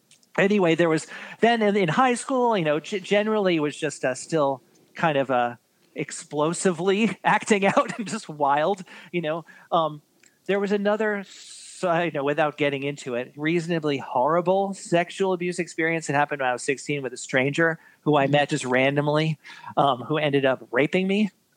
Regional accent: New York City, New York, United States; So born and raised in New York City.

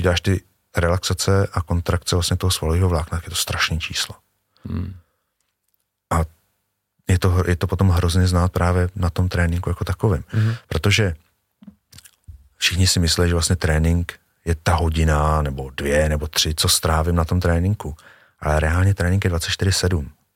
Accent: Prague, Czechia; hráli jsme si prostě venku na ulici, jsem z Prahy.

